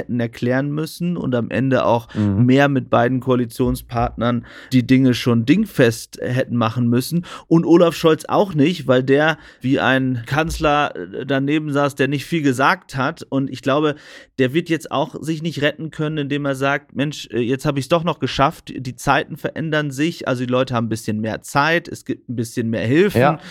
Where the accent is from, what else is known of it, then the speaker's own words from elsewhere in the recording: Lower Saxony, Germany; Ich als Ostfriese